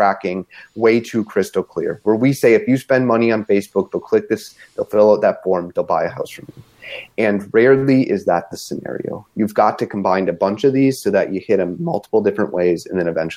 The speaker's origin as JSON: {"language": "English", "town": "Green Bay", "region": "Wisconsin", "country": "United States", "tie": "born or raised there", "said": "I grew up in Green Bay"}